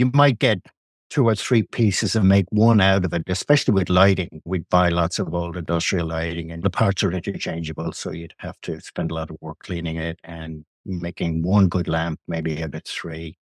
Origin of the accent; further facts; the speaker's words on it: Dublin, Leinster, Ireland; moved away as an adult; now in Oakville, United States; Here's my story. I'm Irish. I'm from Dublin and emigrated here in 1987.